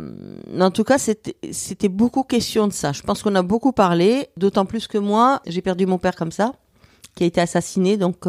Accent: Marseille, Provence-Alpes-Côte d'Azur, France; Donc moi, je viens de Marseille.

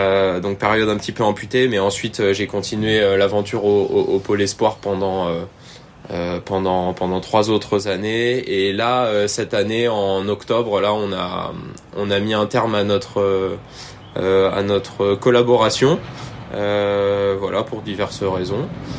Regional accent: Normandy, France; j'ai des origines dans les deux. J'ai un nom breton, pour autant, j'ai toujours vécu en Normandie, tout près du Mont-Saint-Michel, en fait, dans la Manche. Donc ouais, je suis normand de naissance.

